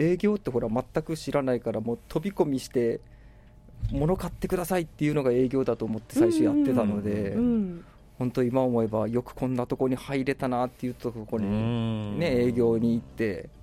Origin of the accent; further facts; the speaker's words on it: Nagasaki, Japan; バリバリ長崎人ですね。長崎生まれで、長崎の高校行って、諫早のコンピューター学校に行って